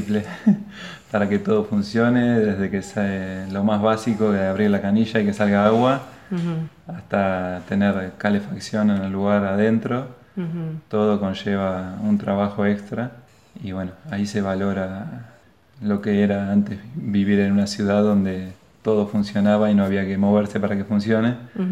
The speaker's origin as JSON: {"language": "Spanish", "town": "San Fernando", "region": "Buenos Aires Province", "country": "Argentina", "said": "Yo soy de San Fernando y yo de Becker."}